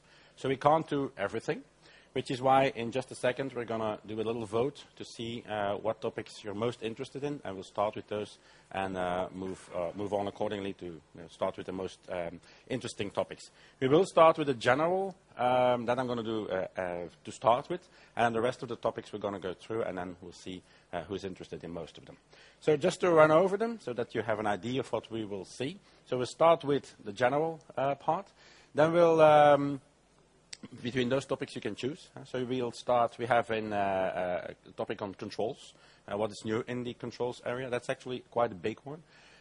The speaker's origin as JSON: {"language": "English", "country": "Belgium", "said": "I'm coming from Belgium."}